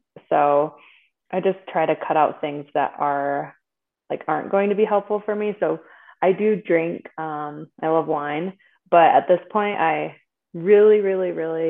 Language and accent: English; Michigan, United States; also born or lived in Omaha; I had moved from Omaha and then I'm from Michigan.